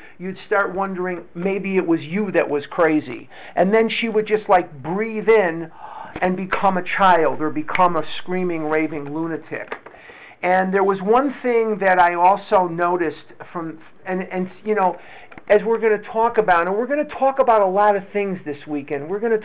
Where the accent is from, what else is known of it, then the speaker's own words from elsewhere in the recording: Chicago, Illinois, United States; But I was born and raised in Chicago